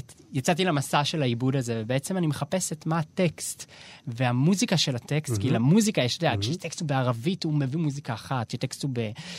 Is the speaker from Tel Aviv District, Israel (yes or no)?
yes; Tel Aviv, Tel Aviv District, Israel; אני יליד שכונת התקווה